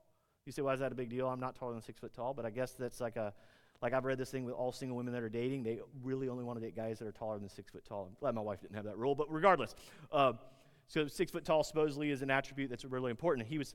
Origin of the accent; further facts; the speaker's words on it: United States; you should absolutely feel a lot of tension as an American, as a Christian.